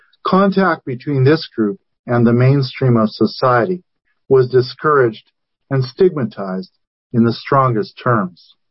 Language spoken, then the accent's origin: English; Canada; So you ask, what does this have to do with us today, as Canadian Unitarian Universalists, in this city, in this fellowship?